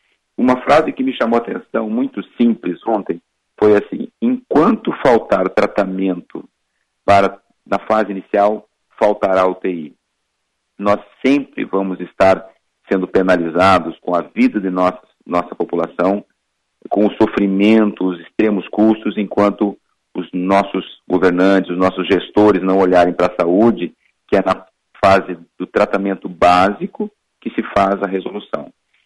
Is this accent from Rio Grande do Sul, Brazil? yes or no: yes; Palmeira das Missões, Rio Grande do Sul, Brazil; now in Rondônia, Brazil; eu sou gaúcho, nasci em Palmeira das Missões, tive a minha formação em Porto Alegre